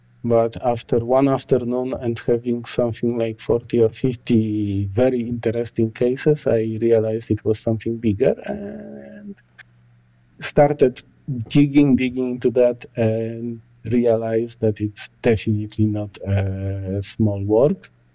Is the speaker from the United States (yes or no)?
no; Poland; English is a second language; now in Berlin, Germany; Well, I live in Berlin in Germany, but originally I come from Poland.